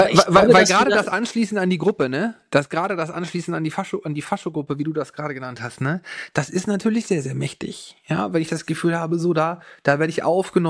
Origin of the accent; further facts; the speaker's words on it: Hamburg, Germany; Ich komme aus Hamburg